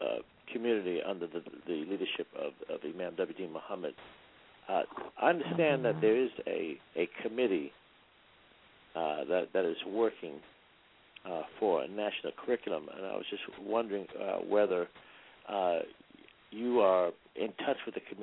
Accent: Boston, Massachusetts, United States; I'm from Massachusetts. I'm from Boston.

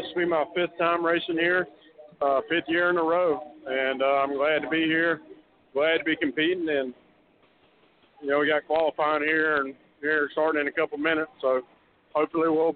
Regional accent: Mobile, Alabama, United States; Yeah, man, we're from Mobile, Alabama.

